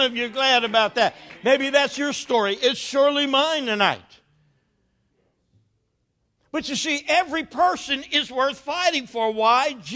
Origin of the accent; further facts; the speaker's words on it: New Jersey, United States; Remember, I'm from New Jersey. I'm a little strange.